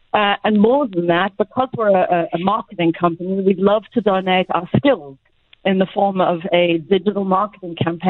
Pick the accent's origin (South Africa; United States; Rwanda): South Africa; I knew that I had a responsibility as a South African to help out